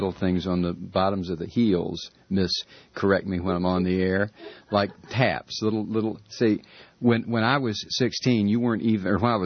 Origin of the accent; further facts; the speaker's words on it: Ohio, United States; God, I was brought up in Ohio, motorcycle boots, and they'd walk by and sparks would fly.